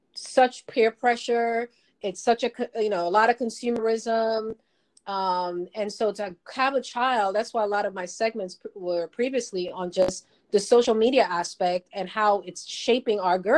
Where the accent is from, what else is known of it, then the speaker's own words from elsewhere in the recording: Trinidad & Tobago; moved away as an adult; also born or lived in New York, United States; I grew up in Trinidad. I was born in New York, but I grew up in Trinidad. And so all the way up to high school